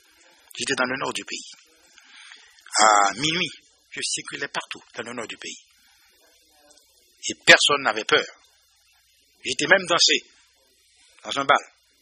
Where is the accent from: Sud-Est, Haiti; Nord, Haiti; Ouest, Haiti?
Nord, Haiti; Ce n'est pas ma région. Je viens du Nord, j'étais beaucoup plus intéressé à aller dans le Nord.